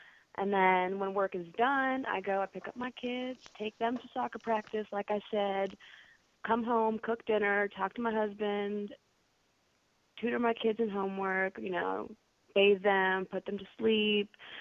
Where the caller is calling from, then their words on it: Bentonville, Arkansas, United States; I'm calling from Bentonville, Arkansas.